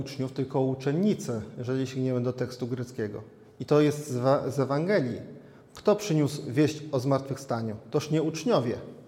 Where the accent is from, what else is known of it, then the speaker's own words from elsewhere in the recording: Supraśl, Podlaskie Voivodeship, Poland; Ja jestem z Supraśla, żyłem tyle lat w Supraślu i o tym w ogóle nie wiedziałam.